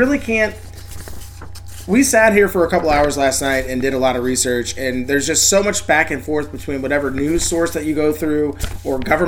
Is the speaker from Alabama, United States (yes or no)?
no; St. Charles, Missouri, United States; So we had a recent case here in St. Charles. So we're from St. Charles, Missouri.